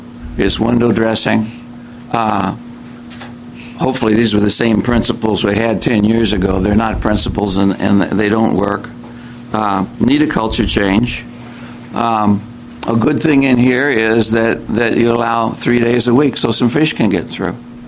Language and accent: English; South Bend, Washington, United States; from South Bend, Washington.